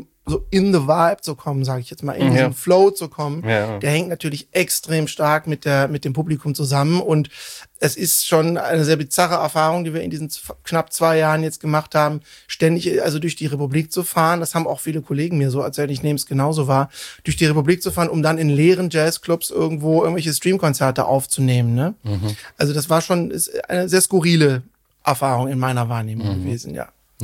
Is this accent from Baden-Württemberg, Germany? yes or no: no; Cologne, North Rhine-Westphalia, Germany; also born or lived in Bonn; Wo ich aufgewachsen bin, ich bin im wunderschönen Kölner Norden, in Esch-Pesch-Auweiler, richtig ländlich aufgewachsen.